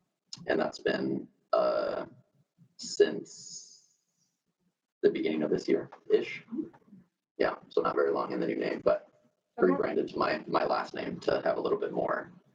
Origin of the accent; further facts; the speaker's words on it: Brandon, South Dakota, United States; I grew up in Brandon.